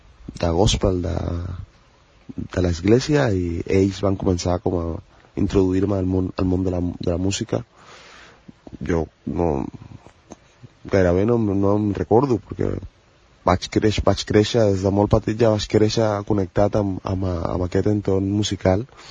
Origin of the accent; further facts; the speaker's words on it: Camagüey, Cuba; moved away; Vaig començar a l'església de Camagüey, que és el poble on he nascut i crescut, a Cuba